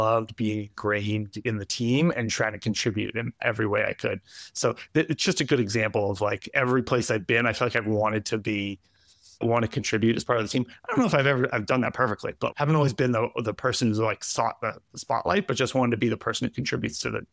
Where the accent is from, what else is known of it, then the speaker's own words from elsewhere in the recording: Brooklyn, New York, United States; also born or lived in Boston; Yeah, grew up in Park Slope in Brooklyn, and then moved to the burbs around Boston.